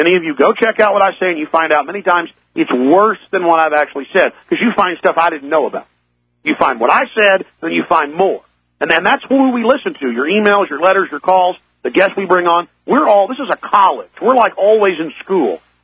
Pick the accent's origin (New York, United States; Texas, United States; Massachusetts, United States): Texas, United States; Dallas; And, you know, I grew up in Dallas in an upper middle class neighborhood